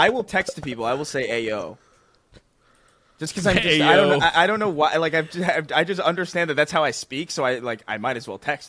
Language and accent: English; New York City, New York, United States; I grew up there. I grew up in New York City. I spent a lot of time there. I spent a lot of time in Brooklyn and the Bronx and Yonkers and all that.